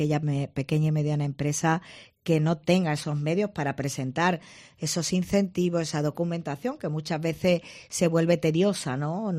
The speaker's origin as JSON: {"language": "Spanish", "town": "La Línea de la Concepción", "region": "Andalusia", "country": "Spain", "tie": "born or raised there", "said": "otro día en La Línea, que es la Semana Santa de La Línea, que es mi pueblo, es una gran Semana Santa."}